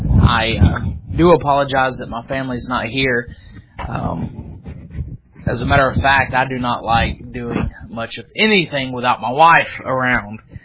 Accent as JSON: {"language": "English", "town": "Dalton", "region": "Georgia", "country": "United States", "tie": "born or raised there", "said": "I grew up in Dalton, Georgia, and was raised at Whitfield Baptist Church"}